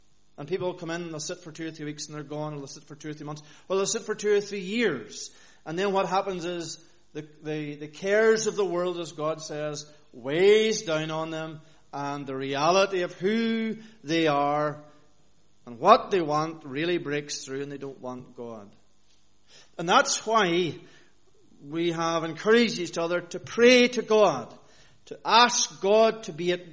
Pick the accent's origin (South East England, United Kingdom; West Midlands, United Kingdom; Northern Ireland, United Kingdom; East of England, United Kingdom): Northern Ireland, United Kingdom; where I grew up in Northern Ireland